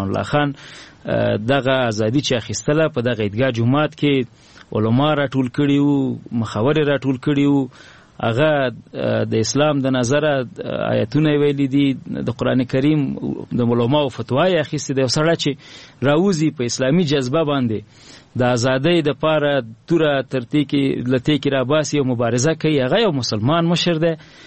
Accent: Nangarhar, Afghanistan; زه د ننګرهار ولایت یم

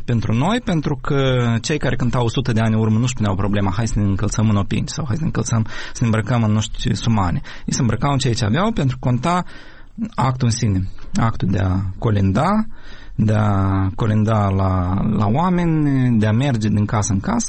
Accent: Ukraine; Romanian is a second language; Eu sunt din Ucraina și la noi toți sunt catolici care sărbătoresc pe 25.

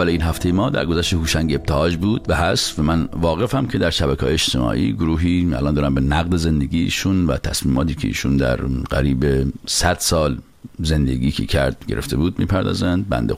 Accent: Iran; moved away as an adult; now in Los Angeles, United States; من تازه از ایران اومدم خارج.

